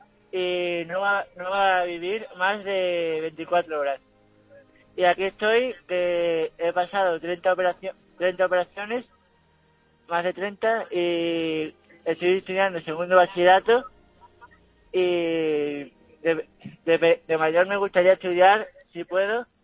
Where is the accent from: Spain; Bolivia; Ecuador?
Spain; Mérida, Extremadura; Y de pequeño, yo soy de Mérida